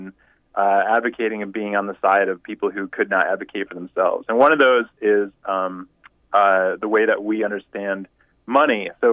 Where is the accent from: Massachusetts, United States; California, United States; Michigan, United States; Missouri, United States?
Michigan, United States; Okay, so I was born and raised in Michigan. Northern Michigan, kind